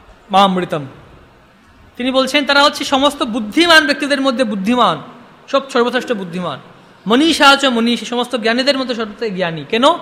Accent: Kolkata, West Bengal, India; আমি ক্যালকাটা বয়ে, আমি কলকাতার ছেলে, আমাকে ঠকাতে পারবে না

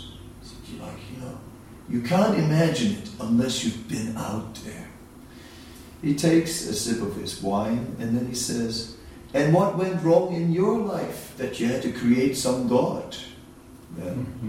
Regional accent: Netherlands; You know, so then I said, oh, I'm also from Holland, this and that.

